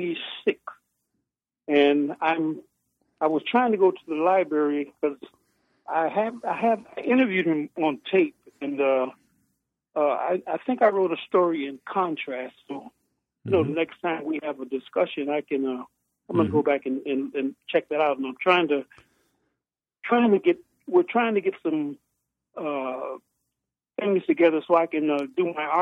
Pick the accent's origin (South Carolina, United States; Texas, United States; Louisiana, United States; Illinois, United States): Louisiana, United States; Arcadia; born there; Yes, I was born in Bienville Parish in Arcadia, Louisiana, in Bienville Parish.